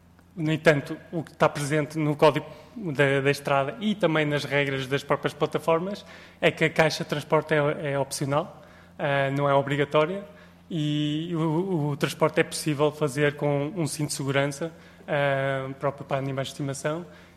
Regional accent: Porto, Norte, Portugal; now in Lisbon, Portugal; Eu vivo em Lisboa já quase há 10 anos, mas na verdade eu sou do Porto e, portanto, naturalmente eu mantenho os meus laços familiares lá

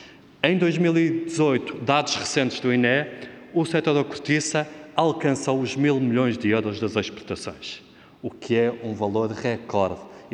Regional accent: Portugal; acho que sempre como português acaba por saber desta dimensão

